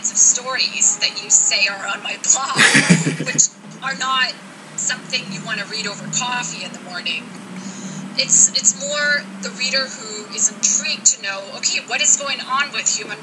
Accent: Toronto, Ontario, Canada; Growing up in Toronto, it seemed unbelievable to me that these sorts of things were happening in my home country.

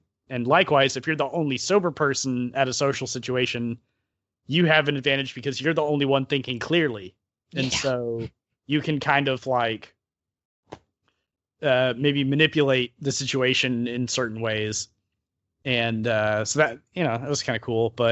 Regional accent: Alabama, United States; also born or lived in Georgia; I grew up in Alabama and Georgia. I love fireworks

